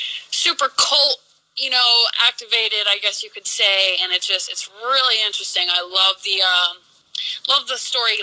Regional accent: Oceanside, California, United States; I am from Oceanside, California.

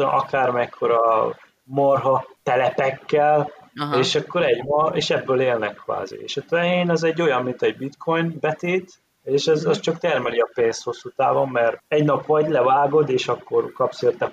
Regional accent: Hungary; now in Paraguay; magyarok vagyunk ettől még, magyarul beszélünk, magyarul írunk, de ja, azért nagyon messze szakadtunk

